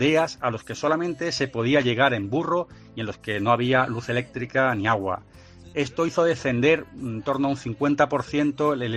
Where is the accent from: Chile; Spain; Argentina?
Spain; Málaga, Andalusia; para los que somos malagueños